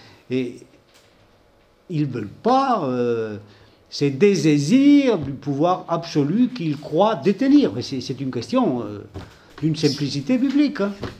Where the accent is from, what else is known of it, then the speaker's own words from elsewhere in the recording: Pamplona, Navarre, Spain; À Paris, par exemple, il n'y a jamais eu de synode. Chez moi, à Pamplune, non plus.